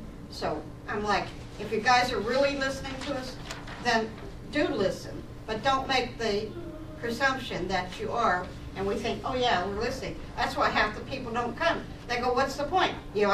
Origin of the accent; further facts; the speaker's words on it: Arizona, United States; I came from Arizona.